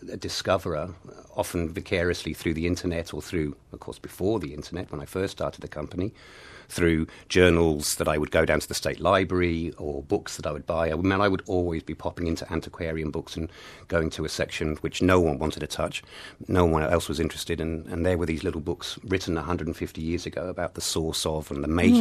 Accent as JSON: {"language": "English", "town": "Melbourne", "region": "Victoria", "country": "Australia", "said": "I am, but I'm from Melbourne, so of course I'm dressed in black."}